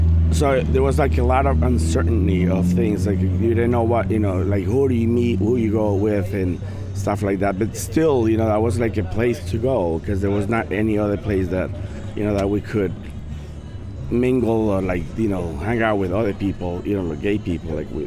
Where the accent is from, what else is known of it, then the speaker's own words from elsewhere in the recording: Colombia; I'm from Colombia.